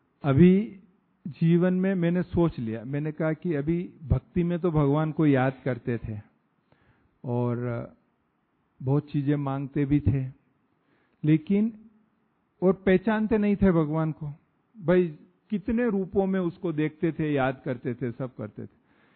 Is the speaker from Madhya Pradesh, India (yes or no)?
no; Rajasthan, India; हम जब यहां राजस्थान के पास, हमारा गांव है इधर आबू से 150 किलोमीटर